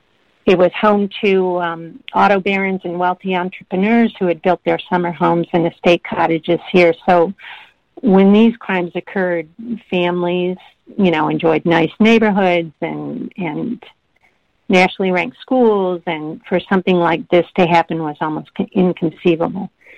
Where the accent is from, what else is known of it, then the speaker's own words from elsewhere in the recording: Michigan, United States; I grew up here in Oakland County, so I knew the crimes well.